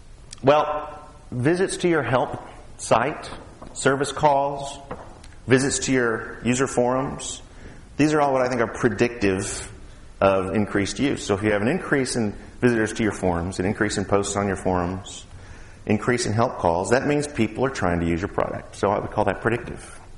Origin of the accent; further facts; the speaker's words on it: Austin, Texas, United States; And I'm from Austin, so I've got a bit of a technology bent.